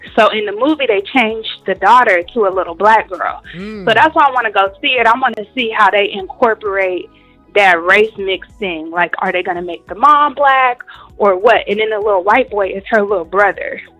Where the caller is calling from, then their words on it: Oakland, California, United States; I'm calling from Oakland.